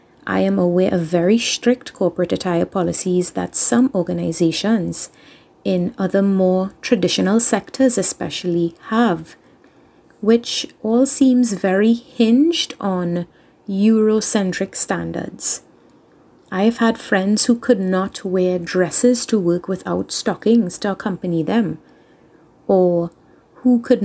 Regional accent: Trinidad & Tobago; As a Caribbean woman, and I'm from Trinidad and Tobago

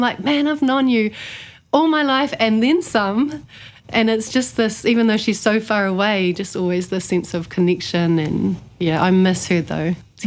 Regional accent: Ohope, Bay of Plenty, New Zealand; We grew up close by in Ohope, and went to school in Whakatane.

